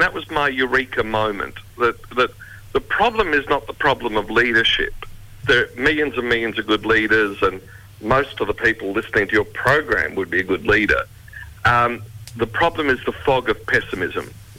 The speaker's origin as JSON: {"language": "English", "country": "Australia", "said": "everywhere I went, people heard my accent, and there was immediately this friendliness towards Australians"}